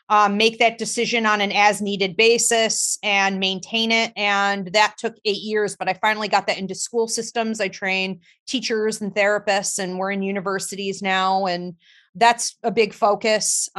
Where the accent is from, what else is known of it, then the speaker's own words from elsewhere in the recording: Georgia, United States; born there; I was born in Georgia.